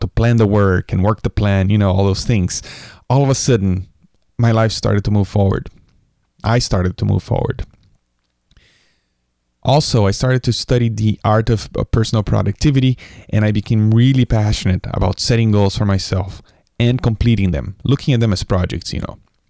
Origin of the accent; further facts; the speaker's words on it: Brazil; I grew up with an entrepreneurial father growing up in Brazil. That's where I'm from, in the 1980s.